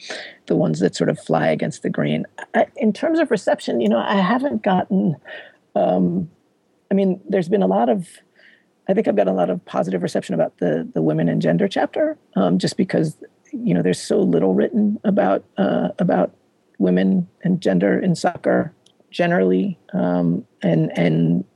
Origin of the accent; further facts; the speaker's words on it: New York, United States; And I said, "Yeah, I'm from New York."